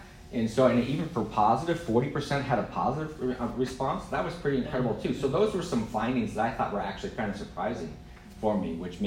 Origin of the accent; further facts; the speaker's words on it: Nebraska, United States; now in San Francisco, United States; I would agree with you, because, I was from Nebraska, and now I'm in San Francisco, right?